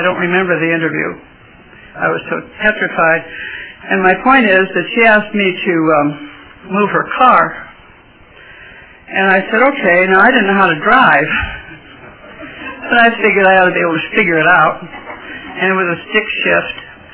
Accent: Minnesota, United States; moved away as an adult; In fact, when I was 18, I came to California from Minnesota because my sister was in trouble.

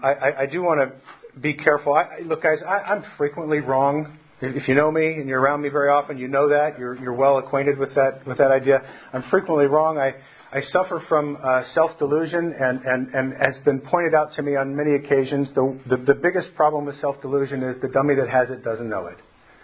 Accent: Tulare, California, United States; since I grew up in Tulare, I probably knew

